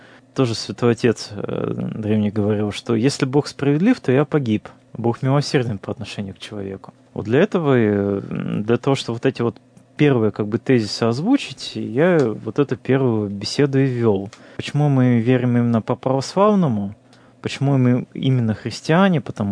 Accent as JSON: {"language": "Russian", "country": "Russia", "tie": "born or raised there", "said": "я вырос в России, где все равно вокруг нас христианство."}